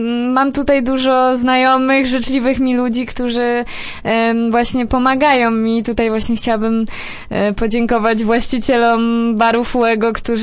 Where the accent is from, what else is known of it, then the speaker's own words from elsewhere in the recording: Głogów, Lower Silesian Voivodeship, Poland; pochodzę z Głogowa i tak cały czas jest mi bliski